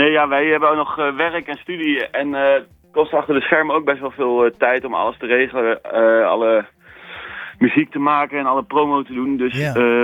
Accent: Zutphen, Gelderland, Netherlands; En dat komt omdat wij komen uit Zutphen en Warnsveld.

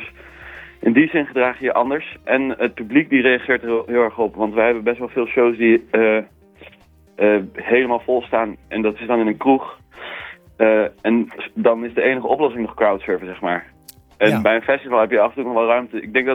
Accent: Zutphen, Gelderland, Netherlands; En dat komt omdat wij komen uit Zutphen en Warnsveld.

